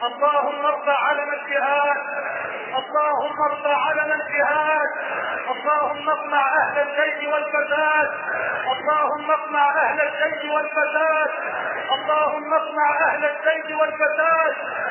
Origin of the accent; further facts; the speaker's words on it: Egypt; اللهم اجعل بلدنا مصر واحة للامن والامان